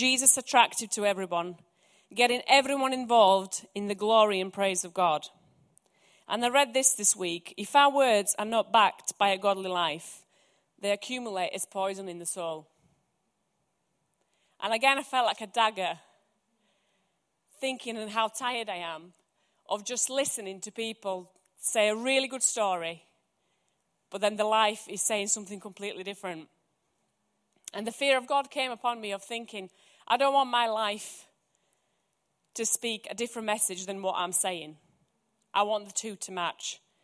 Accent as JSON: {"language": "English", "country": "Croatia", "tie": "born or raised there", "said": "I remember when I grew up in Croatia"}